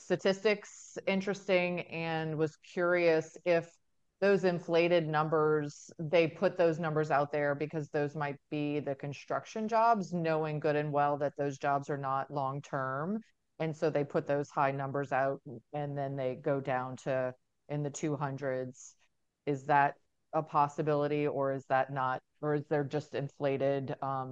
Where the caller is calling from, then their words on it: New Orleans, Louisiana, United States; Hi, yeah, so I'm from New Orleans, Louisiana